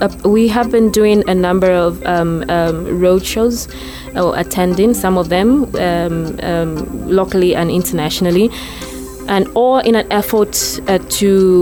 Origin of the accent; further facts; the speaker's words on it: Chingola, Copperbelt, Zambia; Everyone who grew up on the Copper Belt, I grew up on the Copper Belt in Chingola.